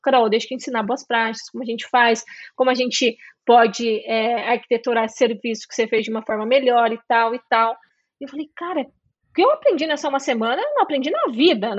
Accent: Sorocaba, São Paulo, Brazil; Eu tava em Sorocaba, né? Na época. Porque eu sou de Sorocaba.

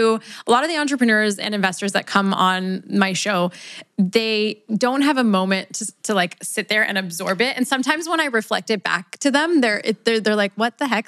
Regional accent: Sarnia, Ontario, Canada; Woo! That's where I grew up. Shout out to Sarnia.

